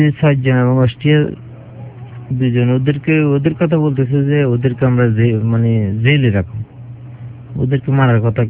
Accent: Bangladesh; তো এখানে আমরা বাংলাদেশি দুজন ছিলাম মুসলমান

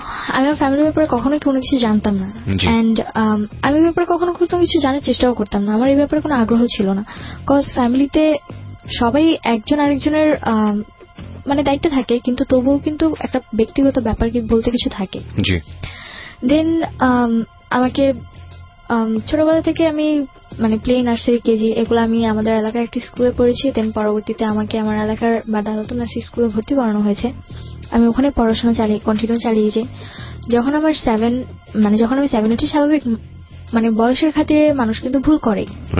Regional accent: Dhaka, Dhaka Division, Bangladesh; আমার ঢাকাতেই।

